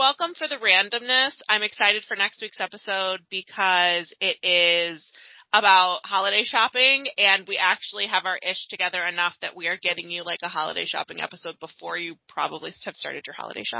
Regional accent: Ohio, United States; I'm from Ohio, there's not really a lot of farms

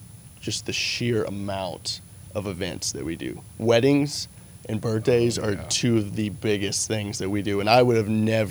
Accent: Hobart, Oklahoma, United States; So he's from Mountain View. I'm from Hobart. We're both from Kiowa County. Southwest Oklahoma born and raised.

